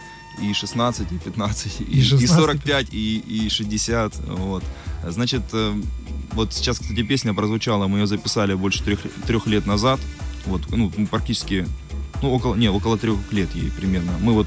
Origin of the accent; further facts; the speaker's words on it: Taganrog, Rostov Oblast, Russia; Потому что с области никого не было, мы были единственные из Таганрога там.